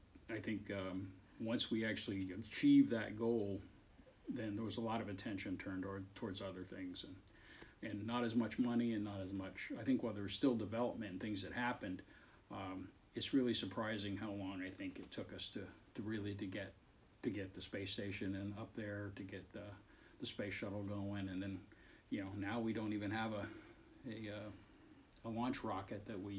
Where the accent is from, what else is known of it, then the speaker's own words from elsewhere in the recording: Columbus, Ohio, United States; Well, I was a young boy growing up in Columbus. I was living on the west side